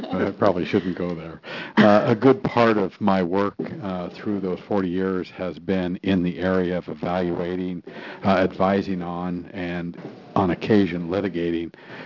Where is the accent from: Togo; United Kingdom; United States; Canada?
United States; Philomath, Oregon; now in Portland, United States; I grew up in Philomath, which is down near Corvallis, worked in sawmills all the way through college, milk cows.